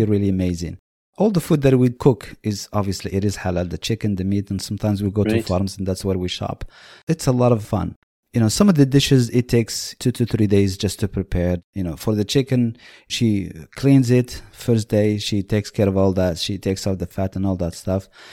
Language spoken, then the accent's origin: English; Marrakesh, Marrakesh-Safi, Morocco; the couscous, the tagine, we are from Marrakesh, you have to say tangia.